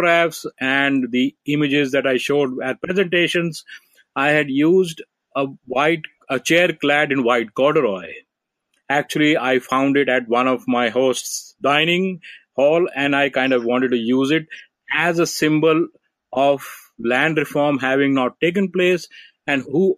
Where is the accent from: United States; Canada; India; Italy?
India; And I also implicate myself because I'm from India and Indians consume the maximum amount of gold in the world.